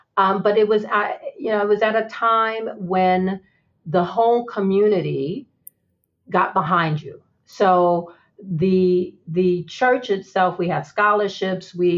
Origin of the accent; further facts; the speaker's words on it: New York, United States; I grew up in Harlem. I didn't know any lawyers growing up.